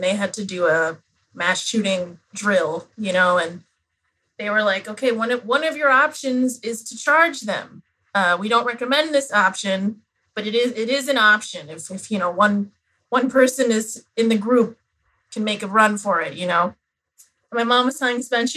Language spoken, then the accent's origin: English; Pennsylvania, United States; now in Los Angeles, United States; Pennsylvania.